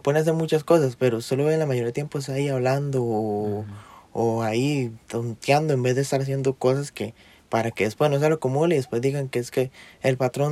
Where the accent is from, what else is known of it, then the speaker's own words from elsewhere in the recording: Costa Rica; Y uno culpa, y uno como tico culpa a otro, digamos.